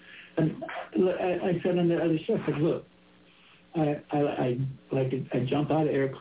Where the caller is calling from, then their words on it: Mary Esther, Florida, United States; But right now I'm calling in from the Magnolia Zen Center in Mary Esther, Florida.